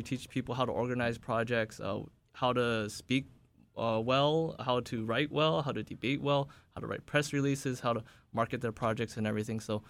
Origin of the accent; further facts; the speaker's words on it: California, United States; I'm not from Hawaii originally. I grew up in California for most of my life. I moved to Hawaii maybe about 6 years ago now.